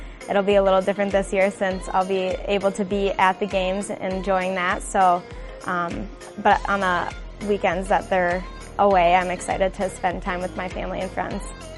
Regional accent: Prior Lake, Minnesota, United States; I'm from Prior Lake, Minnesota, and this is my rookie season on the team.

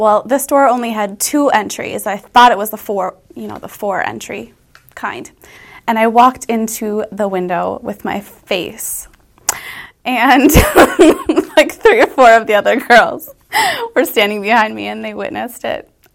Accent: Willmar, Minnesota, United States; is my sixth season on the team, and I'm from Willmar, Minnesota.

